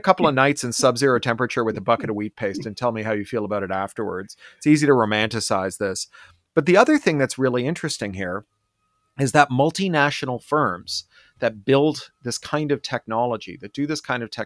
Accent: Toronto, Ontario, Canada; I grew up as an activist riding a bicycle through the streets of Toronto, like all the best Americans, I'm Canadian.

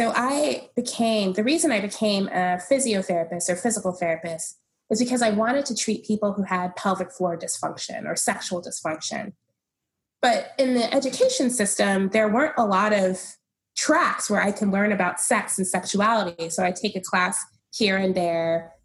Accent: Dallas, Texas, United States; now in Austin, United States; Well, I live in Austin, Texas. I was born and raised in Dallas, Texas, actually.

